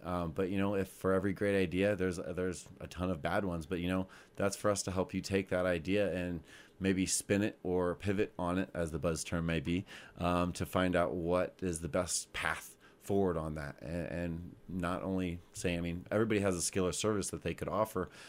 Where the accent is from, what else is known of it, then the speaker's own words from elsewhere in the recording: Missouri, United States; Southwest Missouri.